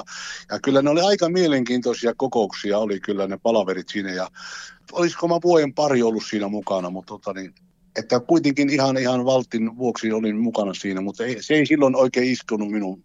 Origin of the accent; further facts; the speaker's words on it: Juva, South Savo, Finland; also born or lived in Koli; No minä olen syntynyt siellä Juuvassa, semmoinen kivenpyörittäjän kylä.